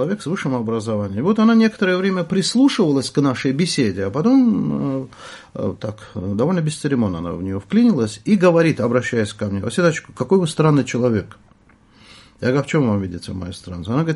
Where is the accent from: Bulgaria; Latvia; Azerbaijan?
Azerbaijan; Baku; moved away as an adult; Во-первых, я родился в Баку. Я в 20 лет уже не был на родине, но в том Баку, в котором я прожил до 40 лет, там жило десятки национальностей, многонациональный, интернациональный город.